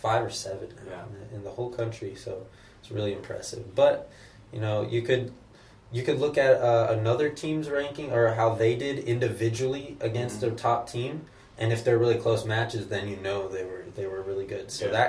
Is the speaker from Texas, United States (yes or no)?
yes; New Braunfels, Texas, United States; I'm from New Braunfels